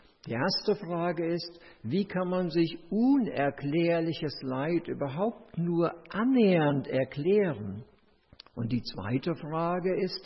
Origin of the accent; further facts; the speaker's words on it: Bergneustadt, North Rhine-Westphalia, Germany; der Gemeinde am Hackenberg, wo ich herkomme, in Bergneustadt